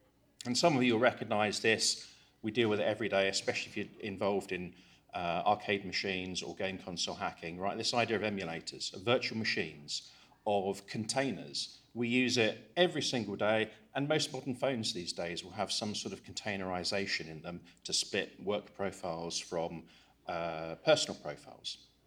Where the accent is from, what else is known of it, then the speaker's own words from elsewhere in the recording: England, United Kingdom; accent: English; now in Italy; obviously from the accent, I'm English, I have a German name, I live in Italy, and I have Latvian citizenship. So I'm a bit of a mutt